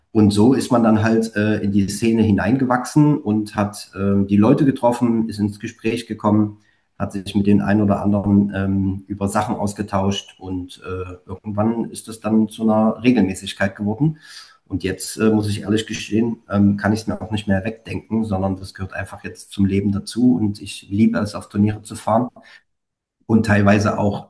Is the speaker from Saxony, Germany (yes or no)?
yes; Leipzig, Saxony, Germany; moved away as an adult; now in Berlin, Germany; Nee, ich komme ursprünglich, das hört man bestimmt schon an meinem Akzent, ich komme eigentlich aus Leipzig, bin dort geboren und auch aufgewachsen, gute 32 Jahre dort gelebt und dann hat es mich tatsächlich nach Berlin verschlagen aufgrund der Liebe